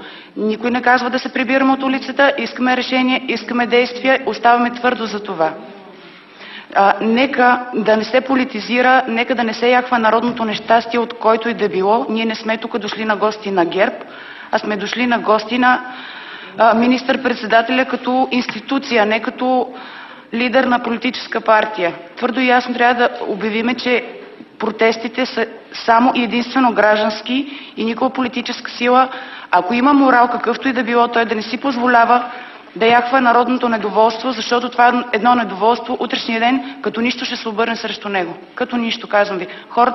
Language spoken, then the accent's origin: Bulgarian; Sandanski, Blagoevgrad Province, Bulgaria; от Сандански съм и съм от хората, които са по площадите, по улиците